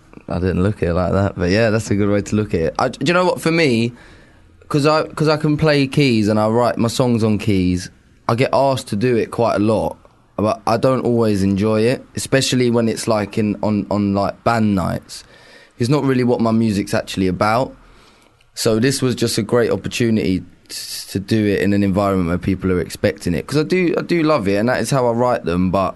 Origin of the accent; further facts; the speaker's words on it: England, United Kingdom; I am an English wimp, so...